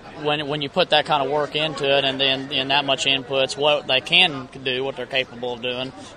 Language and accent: English; Carrollton, Missouri, United States; I'm from Carrollton, Missouri.